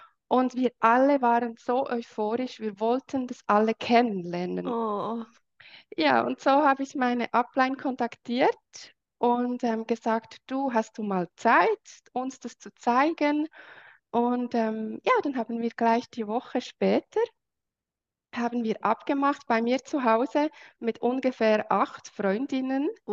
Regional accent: Switzerland; Ja, wie gesagt, ich bin aus der Schweiz. Ich bin 39, verheiratet.

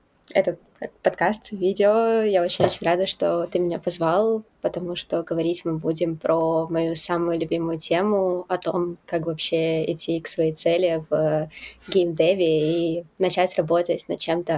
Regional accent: Belarus; Я из Беларуси

